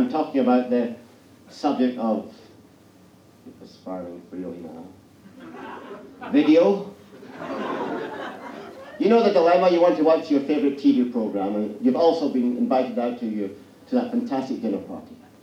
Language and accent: English; Glasgow, Scotland, United Kingdom; I told you I was Scottish. I went back to my hometown of Glasgow recently.